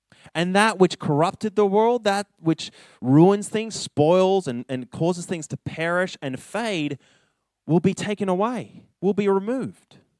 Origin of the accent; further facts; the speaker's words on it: Canada; accent: Canadian; I was bullied a lot for my Canadian accent and for being Christian.